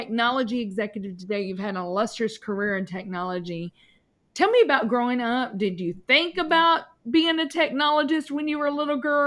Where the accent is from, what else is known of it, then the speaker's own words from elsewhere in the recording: Paducah, Kentucky, United States; now in St. Louis, United States; because I live in St. Louis, Missouri, but was born and raised in Paducah, Kentucky.